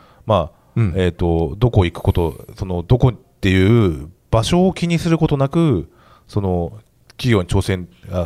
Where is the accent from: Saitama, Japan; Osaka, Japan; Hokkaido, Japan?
Hokkaido, Japan; Kushiro; 北海道の釧路市っていうところ